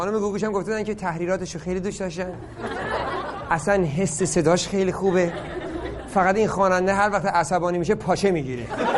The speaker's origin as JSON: {"language": "Persian", "region": "Isfahan", "country": "Iran", "said": "من اصفهانیم، تا این پیرن سوراخ نشه بنده عوضش نمی کنم."}